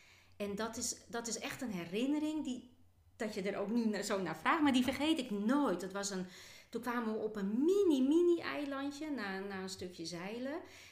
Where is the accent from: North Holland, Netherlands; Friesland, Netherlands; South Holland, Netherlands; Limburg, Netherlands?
North Holland, Netherlands; Zaandijk; ik ben geboren in Zaandijk. Oh, ja. Aan de Zaan, tussen de molens bijna. En daar heb ik ook op school gezeten. En na de middelbare school ben ik in Amsterdam gaan studeren.